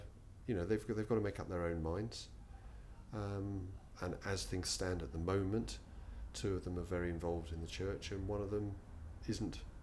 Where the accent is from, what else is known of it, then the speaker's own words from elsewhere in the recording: East of England, United Kingdom; I grew up on a farm in Essex, fruit farm.